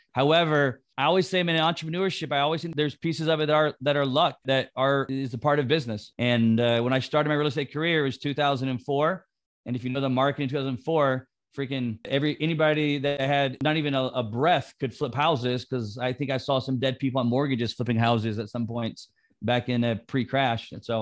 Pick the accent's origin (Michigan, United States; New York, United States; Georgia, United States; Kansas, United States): Georgia, United States; moved away as an adult; now in Florida, United States; So I am a resident of Florida I moved down there probably, I'm from Georgia